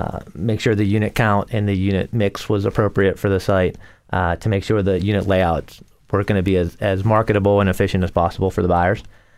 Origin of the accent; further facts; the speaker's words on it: Pittsburgh, Pennsylvania, United States; now in Washington, D.C., United States; I grew up in Pittsburgh.